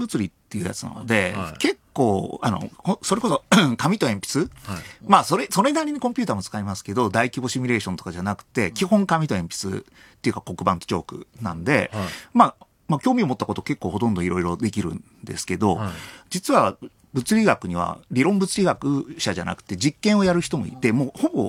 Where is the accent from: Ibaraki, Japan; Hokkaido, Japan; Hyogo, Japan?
Ibaraki, Japan; also born or lived in Kanagawa; 生まれ神奈川なんですよ。すぐ茨城に行っちゃったんですけど、